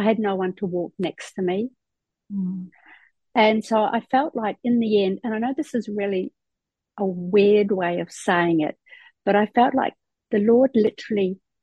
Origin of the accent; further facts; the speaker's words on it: New Zealand; now in Australia; I'm actually from New Zealand, and I was brought up in a household where we never spoke politics or religion, ever.